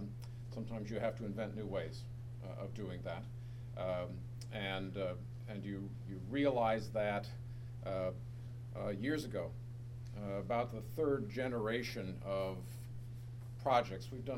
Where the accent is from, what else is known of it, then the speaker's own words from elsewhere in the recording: La Crosse, Wisconsin, United States; I'm from La Crosse and a community perhaps similar to some of yours, that unless you're born there, unless your parents were born there, unless your grandparents were born there, you're an outsider.